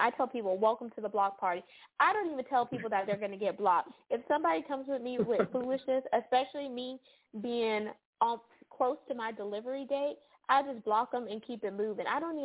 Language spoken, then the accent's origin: English; United States; now that, you know, I was raised in America versus my brother